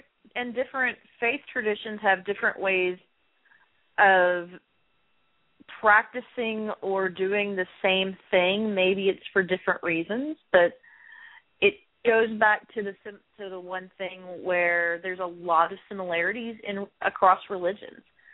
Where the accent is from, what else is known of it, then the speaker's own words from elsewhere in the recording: Kentucky, United States; I know it begins with a P, and I'm from Kentucky, sorry, you know.